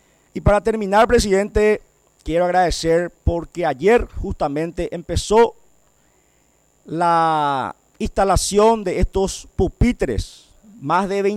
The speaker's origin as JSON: {"language": "Spanish", "town": "Luque", "region": "Central", "country": "Paraguay", "said": "los que somos del Departamento Central y en especial los que somos de la ciudad de Luque."}